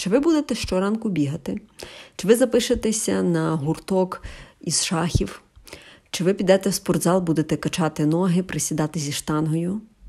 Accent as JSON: {"language": "Ukrainian", "town": "Lviv", "region": "Lviv Oblast", "country": "Ukraine", "said": "я зі Львова, мені 31"}